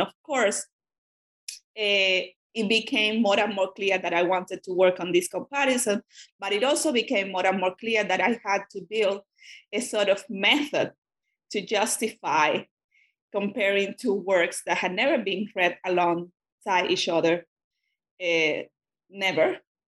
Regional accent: Cuba; first language Spanish; English is a second language; I'm a Spanish speaker, and that I grew up in Cuba, and it happened to be that in communist Cuba, when I was a student, those readings were forbidden

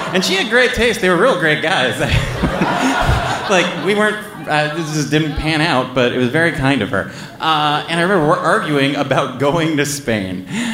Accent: United States; We're from the States.

